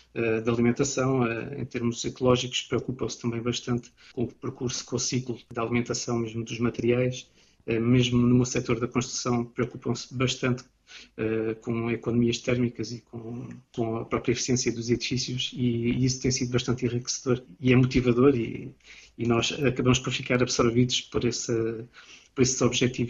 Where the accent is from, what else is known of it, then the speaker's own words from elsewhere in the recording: Portugal; now in France; como bom português que julgo ser